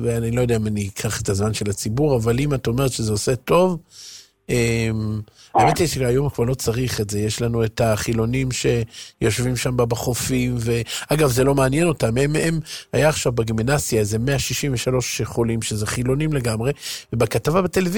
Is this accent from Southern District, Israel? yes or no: no; Haifa, Haifa District, Israel; אבל בזמנו, כשהיינו ילדים, איפה חיפה